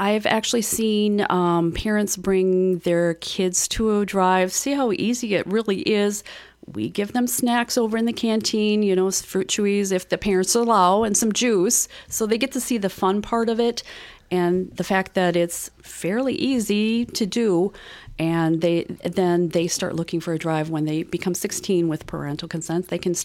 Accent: Wisconsin, United States; now in Mount Horeb, United States; I'm originally from the Grant County area, moved to Mount Horeb.

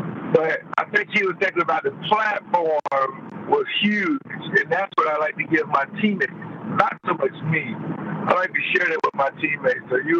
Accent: Jacksonville, Florida, United States; Growing up, my mom said, because I'm from the South, Jacksonville, Florida, Duval County.

